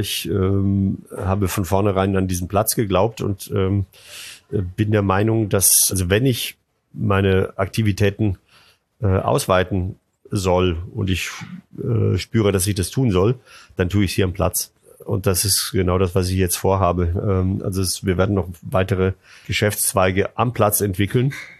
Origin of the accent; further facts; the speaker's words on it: Veneto, Italy; German is a second language; now in Germany; die ist hauptsächlich in Venedig und Treviso zu Hause, meine Heimat.